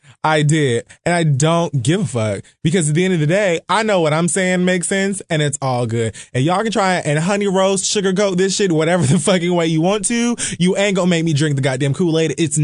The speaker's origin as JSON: {"language": "English", "town": "Miami", "region": "Florida", "country": "United States", "said": "I'm from Miami, Florida."}